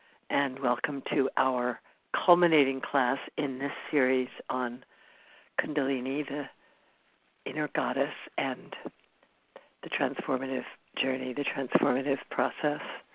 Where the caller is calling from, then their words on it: California, United States; I'm calling in from Esalen, where I'm teaching at a conference